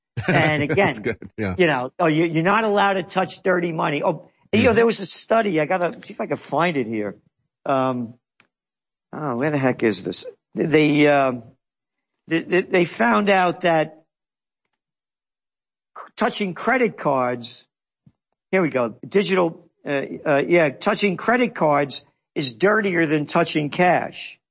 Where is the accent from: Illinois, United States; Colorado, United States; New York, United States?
New York, United States; New York City; I'm a New Yorker. I know New York.